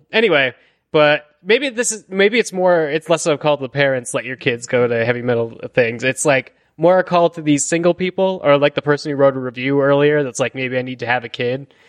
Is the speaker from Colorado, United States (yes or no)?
yes; Colorado, United States; as I was when I was a 13-year-old child growing up in Colorado, and wanted to go.